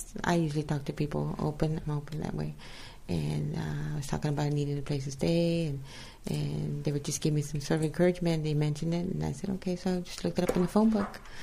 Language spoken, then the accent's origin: English; Fresno, California, United States; Yes, I am from Fresno.